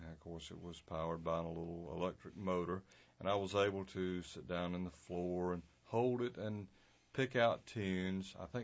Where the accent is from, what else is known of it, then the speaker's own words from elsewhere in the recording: Raleigh, North Carolina, United States; I was born in Raleigh, but we were living in Lewisburg at the time. Moved to Johnston County at age 5, and then we moved to Raleigh at age 11.